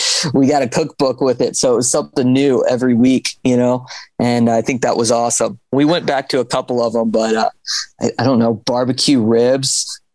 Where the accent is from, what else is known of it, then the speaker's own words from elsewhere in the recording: Baltimore, Maryland, United States; I'm from Baltimore originally. Okay. My father was in the Army and the Air Force, so I moved around a lot, but I always came home to Baltimore. This was my home base and where my family's from.